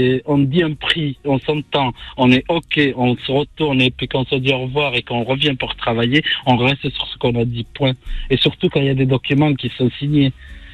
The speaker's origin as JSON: {"language": "French", "country": "France", "tie": "born there", "said": "Je suis né en France. Je vis en France, je travaille en France, j'ai étudié en France."}